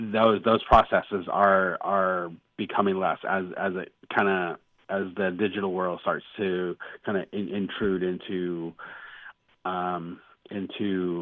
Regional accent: United States; first language Navajo; English is a second language; Being Navajo, that was my first language, and it really informs a lot of what I do with my composing

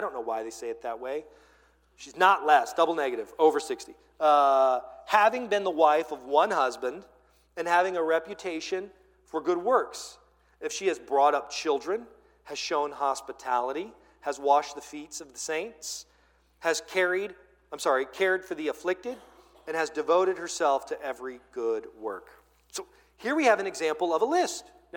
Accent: United States; I am a person of the United States of America. No matter where I live, I'm an American.

